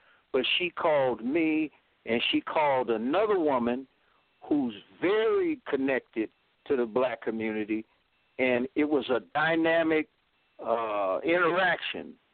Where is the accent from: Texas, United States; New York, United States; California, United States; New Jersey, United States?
California, United States; Sacramento; I'm from Sacramento, California